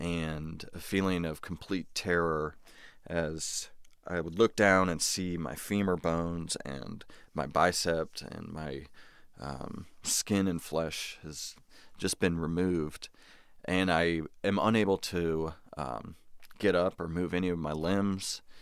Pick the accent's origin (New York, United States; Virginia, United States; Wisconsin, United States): Virginia, United States; Fairfax; growing up in Northern Virginia in Fairfax, I was really close to my friends and family